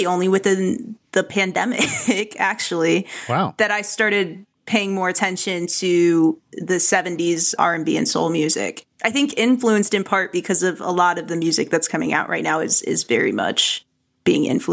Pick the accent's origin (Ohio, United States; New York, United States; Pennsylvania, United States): Ohio, United States; I grew up in Ohio. I think that that's just very common to hear Motown.